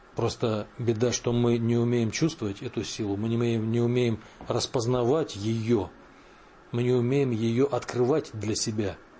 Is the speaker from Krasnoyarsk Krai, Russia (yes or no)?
yes; Krasnoyarsk Krai, Russia; born there; Родился я в Сибири, в Красноярском крае, недалеко от Красноярска